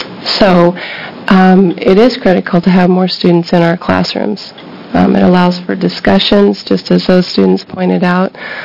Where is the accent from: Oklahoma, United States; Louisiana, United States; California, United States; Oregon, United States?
Oregon, United States; I did graduate from Mitchell High School, so I am a Wheeler County girl.